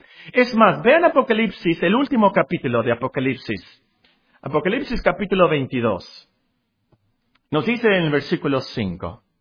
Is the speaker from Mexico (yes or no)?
yes; Mexico; Es de notarse que nosotros como mexicanos entendemos algo de la luz en lo que acabamos de ver